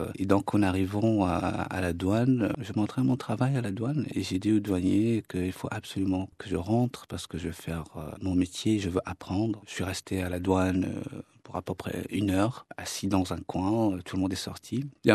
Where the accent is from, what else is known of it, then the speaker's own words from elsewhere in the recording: Tangier, Tanger-Tetouan-Al Hoceima, Morocco; Je suis né à Tanger, dans un quartier qui s'appelle Kassabarata.